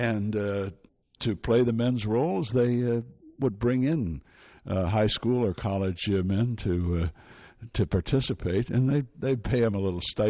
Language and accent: English; Detroit, Michigan, United States; I started when I was a kid, really, growing up in Detroit.